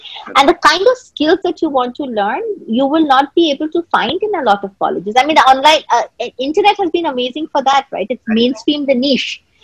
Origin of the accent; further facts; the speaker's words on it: Bihar, India; You know, I come from Bihar